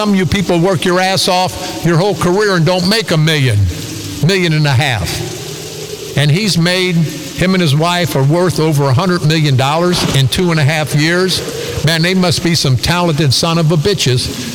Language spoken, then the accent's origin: English; East St. Louis, Illinois, United States; I grew up in a housing project. I grew up in East St. Louis all my life